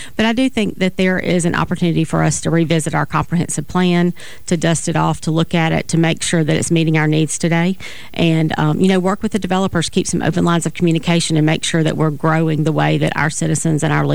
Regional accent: Fairhope, Alabama, United States; So I'm born and raised in Fairhope. My daughter is a fifth generation, so my family's been around for a long time.

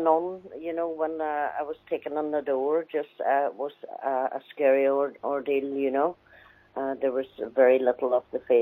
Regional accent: Scotland, United Kingdom; accent: Scottish; now in Derry, United Kingdom; Scottish accent, you know, but as time went on, I just felt that I could get over people mocking me with my accent

